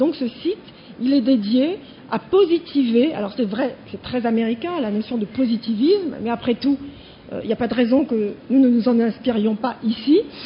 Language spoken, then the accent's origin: French; France; C'est quelque chose qui est en train de se développer aussi chez nous en France.